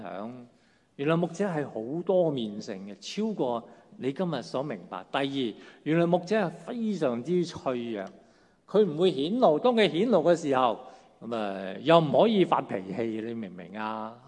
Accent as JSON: {"language": "Cantonese", "region": "Guangdong", "country": "China", "said": "我哋广东人都识讲啦。"}